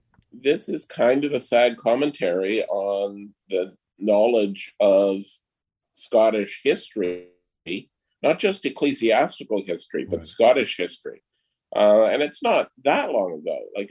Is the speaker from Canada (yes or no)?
yes; Toronto, Ontario, Canada; I grew up in the Toronto congregation in Canada of the Free Church of Scotland. My family and I started going there when I was a teenager, and it was where I was nurtured in the faith.